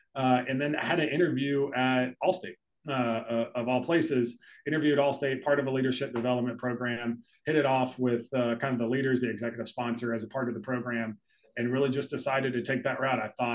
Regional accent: Texas, United States; I grew up in Texas. And so I always wanted to get back to Texas.

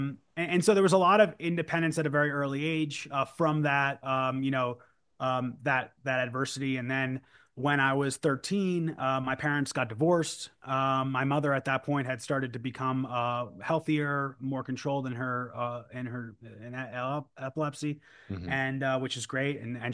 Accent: New Jersey, United States; growing up, I grew up in New Jersey, with a well-to-do, relatively well-to-do family.

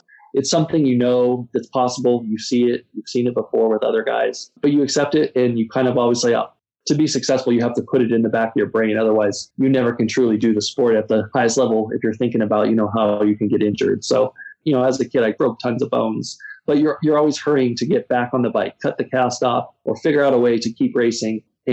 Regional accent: California, United States; By the time I was 17, I had moved out on my own to Southern California from my hometown of Northern California

